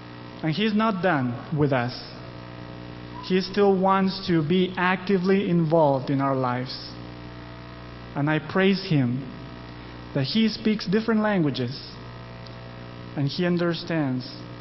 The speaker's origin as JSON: {"language": "English", "region": "Cusco", "country": "Peru", "tie": "born or raised there", "first_language": "Spanish", "second_language": "English", "moved": "yes", "said": "I was born in Peru, in a little town called Cusco up in the mountains, about 10,000 feet above sea level."}